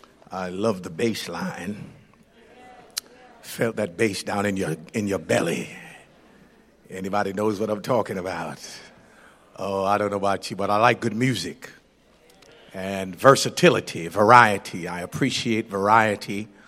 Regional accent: Clarendon, Jamaica; I say, I'm from South Clarendon, Jamaica. But I got a little Alabama in me.

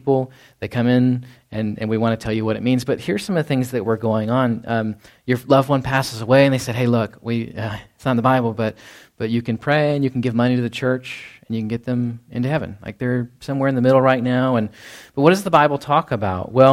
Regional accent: Texas, United States; I grew up in Dallas-Fort Worth area.

